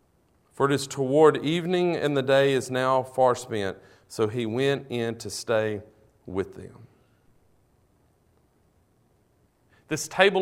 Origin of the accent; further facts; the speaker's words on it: Mississippi, United States; Man, I fell in love with Vicksburg, Mississippi. I'm from the Delta, but I don't ever remember remembered Vicksburg.